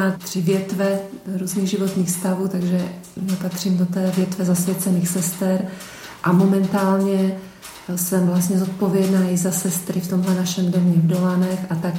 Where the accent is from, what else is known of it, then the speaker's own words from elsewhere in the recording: Slovakia; jak bylo řečeno, pocházím ze Slovenska a v komunitě blahoslavenství jsem už 25 let. Vstupovala jsem, když mi bylo 23, a jsem zasvěcená sestra